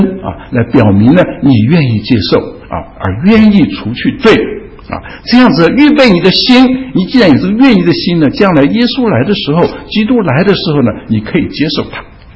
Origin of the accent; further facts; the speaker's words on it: China; 只是我们中国人不喜欢用这个罪这个字，我们中国人喜欢用过这个字啊。